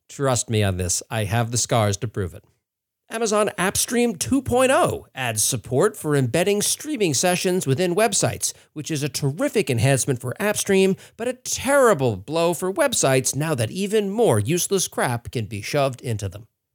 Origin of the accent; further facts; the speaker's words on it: United States; because as an American